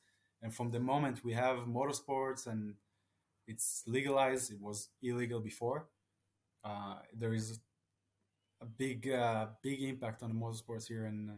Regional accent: Israel; Yeah, so basically you started with my childhood, but when I grew up here in Israel, we had zero motorsports, like none.

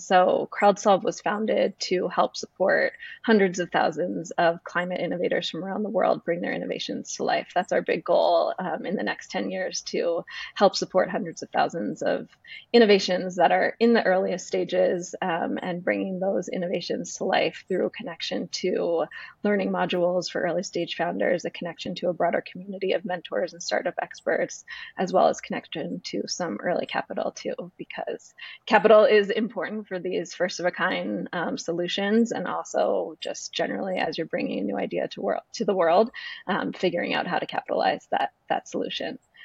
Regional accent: New Jersey, United States; now in Boulder, United States; I grew up in New Jersey, and after college, I moved to Boulder, Colorado

